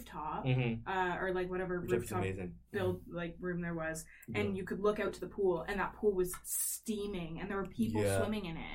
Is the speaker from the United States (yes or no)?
no; Toronto, Ontario, Canada; So I because I grew up in Toronto